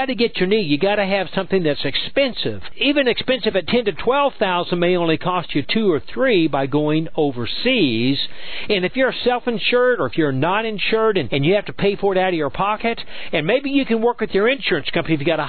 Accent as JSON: {"language": "English", "region": "Oklahoma", "country": "United States", "said": "I made it because I'm slow and I'm from Oklahoma and I'm barefoot and I barely read"}